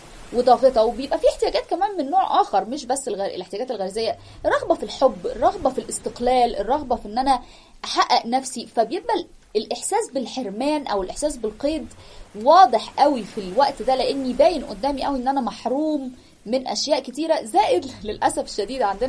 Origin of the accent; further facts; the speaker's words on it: Egypt; احنا عندنا في مصر الدعم ده في اوقات كتيره جدا مش بيبقى موجود